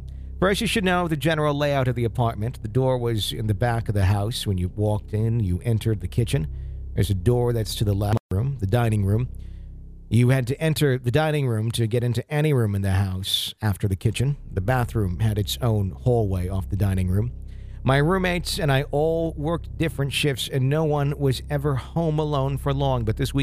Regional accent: Fond du Lac, Wisconsin, United States; Fond du Lac, Wisconsin. That's my hometown.

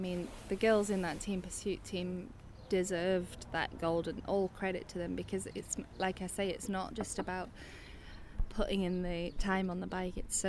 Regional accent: United Kingdom; as a British woman

